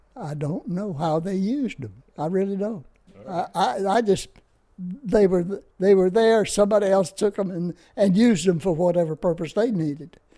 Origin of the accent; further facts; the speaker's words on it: Memphis, Tennessee, United States; There was one Belgian. I was from Memphis.